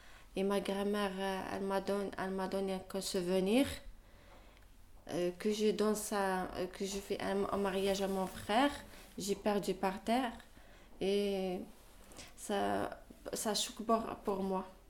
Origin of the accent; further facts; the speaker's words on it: Algeria; now in France; je suis algérienne. Je viens ici à la France, ça fait 4 ans.